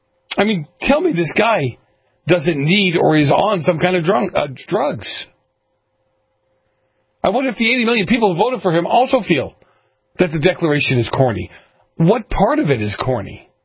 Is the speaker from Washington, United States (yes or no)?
no; Boston, Massachusetts, United States; I grew up in Boston, Miss Little Miss Y'all.